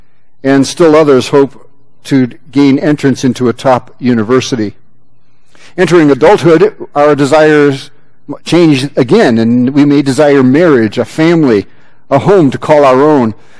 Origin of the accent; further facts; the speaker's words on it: Wheaton, Illinois, United States; I grew up in Wheaton, Illinois, where half the churches had 800 people. Wheaton was, at that time, still a dry town.